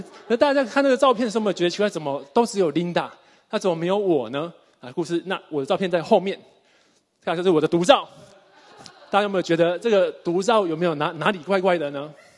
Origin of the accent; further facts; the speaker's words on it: Taiwan; moved away as an adult; now in Australia; 我太太是 Linda， 那我们两个呢是在台湾长大，那就在台湾读书工作，然后到了四年前的时候才到澳洲。